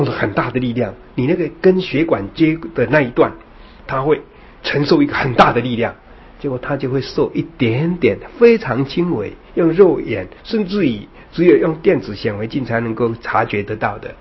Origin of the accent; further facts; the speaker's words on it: Yilan County, Taiwan; 我说那句话好像我以为只有我们宜兰人才会才懂的